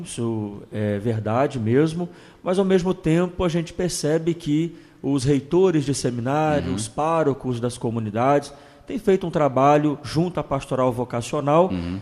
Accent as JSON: {"language": "Portuguese", "town": "Campos dos Goytacazes", "region": "Rio de Janeiro", "country": "Brazil", "tie": "born or raised there", "said": "eu sou natural de Campos dos Goytacazes, fui ordenado no dia 27 de dezembro de 2005"}